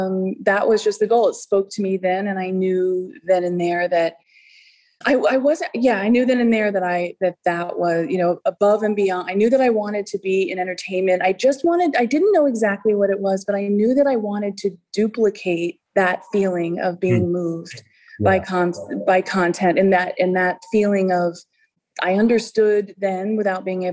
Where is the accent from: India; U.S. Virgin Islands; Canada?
U.S. Virgin Islands; Saint Croix; also born or lived in England / Florida; I was born in Florida, but then I was raised, my mom remarried an English gentleman when I was really young. So I was raised primarily between St. Croix and England.